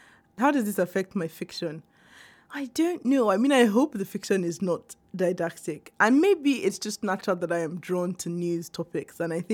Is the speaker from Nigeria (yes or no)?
yes; Nigeria; I grew up in Nigeria. I knew about the Second World War.